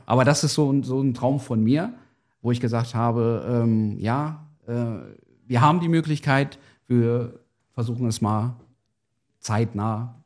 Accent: Portugal; Ich komme aus Portugal. Und dementsprechend, meine Familie lebt ja auch noch da, beziehungsweise mein Vater noch.

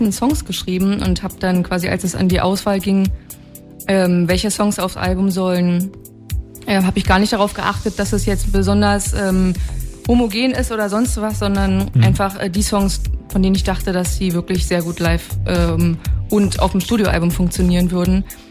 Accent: Potsdam, Brandenburg, Germany; now in Berlin, Germany; Also ich bin in Berlin geboren, dann mit 2, 3 hier nach Potsdam gegangen und dann nach der Schule wieder zurück nach Berlin.

